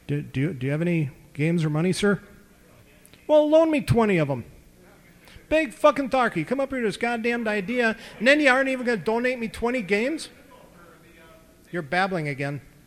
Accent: Minneapolis, Minnesota, United States; born there; I was born in Minneapolis.

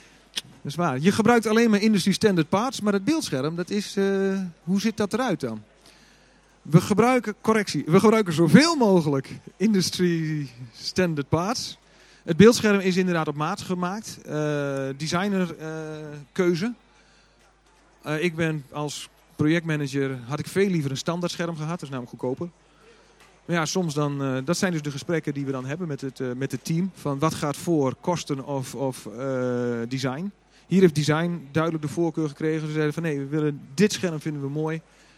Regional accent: Loppersum, Groningen, Netherlands; Ik kom uit Loppersum, aardbevingen, jee.

